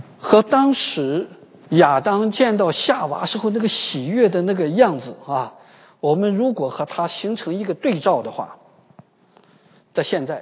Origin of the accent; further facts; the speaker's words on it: China; 甚至在教会当中造成那种叫我们中国人很熟悉的叫做路线斗争式的那种割裂